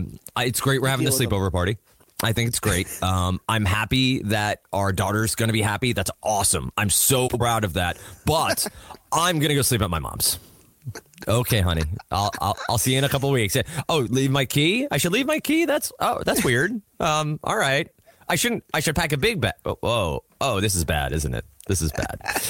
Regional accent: New Jersey, United States; So if you're heading to the city from where I grew up, you'd go over the Driskel Bridge.

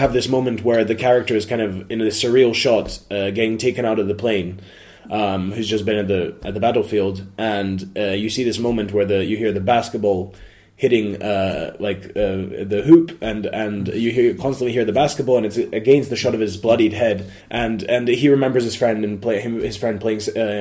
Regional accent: Belgrade, Serbia; English is a second language; So and I was growing up in Belgrade, and then we had also the country was still, I mean, it was still connected to Serbia and Montenegro

